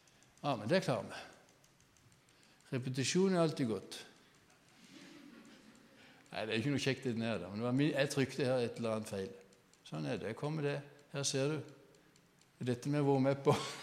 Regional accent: Southern Norway, Norway; vi var ferdig med høsten og hjemme på Sørlandet.

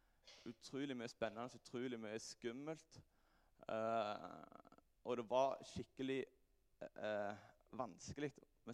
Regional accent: Klepp, Rogaland, Norway; og jeg er fra Klepp, og jeg begynte liksom aldri der.

